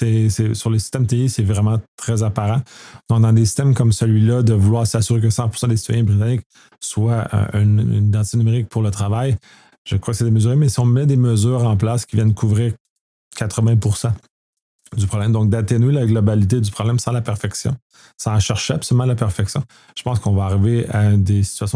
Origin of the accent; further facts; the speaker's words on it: Canada; en tant que Canadien, on a le même problème